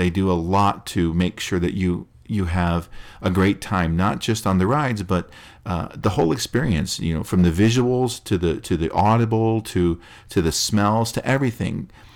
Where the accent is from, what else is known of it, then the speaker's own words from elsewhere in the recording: Scotland, United Kingdom; but we're not Italian. I'm Scottish.